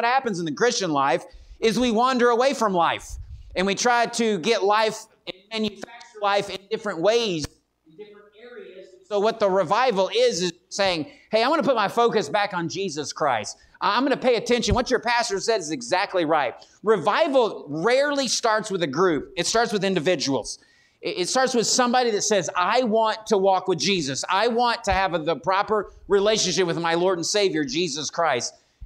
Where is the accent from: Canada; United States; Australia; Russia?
United States; Texas; I was raised in West Texas. And so West Texas, I mean, we're pretty, I mean, we can be, you know.